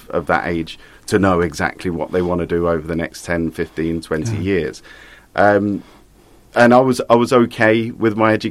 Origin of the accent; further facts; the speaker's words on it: St Albans, East of England, United Kingdom; I was born and bred in St Albans, and I lived originally for the first however many years of my life in Coneyheath, which is just across the 414. Okay. And then I moved to Smallford, which is the other side.